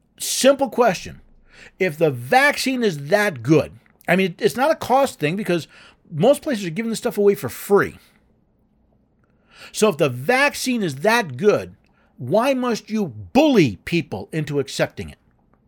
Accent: New York City, New York, United States; born there; I was born in New York City. I still have family that lives in New York City.

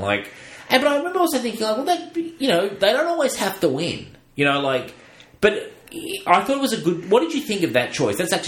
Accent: Australia; that wasn't even as an Australian.

